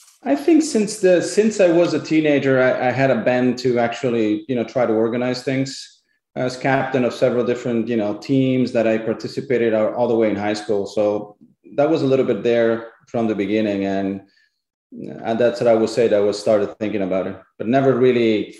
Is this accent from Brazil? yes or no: yes; Brazil; also born or lived in Chile / United States; I was born in Chile originally, grew up in Brazil, did most of my studies there, and have also studied in the U.S. for a long time. So basically between Chile, Brazil, and the U.S.